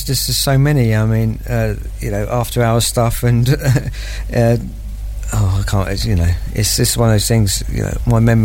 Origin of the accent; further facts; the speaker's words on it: Portsmouth, South East England, United Kingdom; now in Isle of Wight, United Kingdom; No, I'm from Portsmouth originally. Moved over here in 87, around 87, 88.